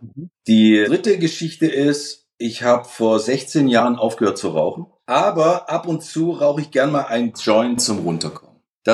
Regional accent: Bietigheim-Bissingen, Baden-Württemberg, Germany; also born or lived in Pforzheim; Ich bin 56 Jahre alt, geboren in Pforzheim, aufgewachsen in Bietigheim-Bissingen. Ich habe früher in einem 18-stöckigen Hochhaus gewohnt

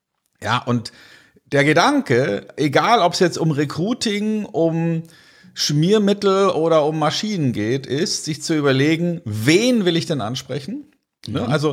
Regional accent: Munich, Bavaria, Germany; zu meiner Jugend, ich bin Baujahr 64, fuhr der Kartoffelmann durch die Straßen von Giersing in München, wo ich aufgewachsen bin

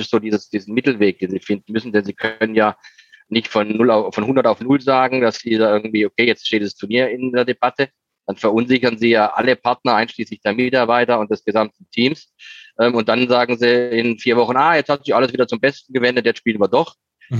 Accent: Baden-Württemberg, Germany; Also ich bin von einem relativ harten Holz gestützt als gebürtiger Schwarzwälder.

